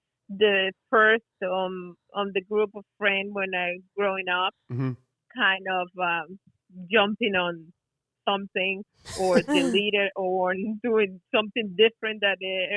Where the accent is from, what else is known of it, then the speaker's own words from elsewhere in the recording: Maracaibo, Zulia, Venezuela; I was born in Maracaibo.